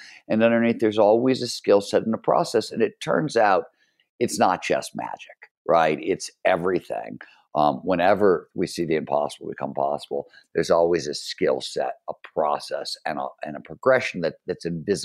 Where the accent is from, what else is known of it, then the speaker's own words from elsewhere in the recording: Cleveland, Ohio, United States; I grew up in Cleveland, Ohio in the 70s in a, you know, blue collar steel milker mill town.